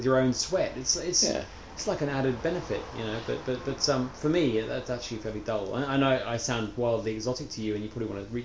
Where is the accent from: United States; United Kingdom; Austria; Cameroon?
United Kingdom; England; As an Englishman